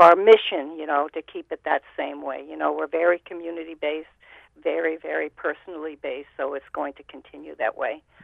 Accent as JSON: {"language": "English", "country": "United States", "said": "You know, I'm an American craftsman"}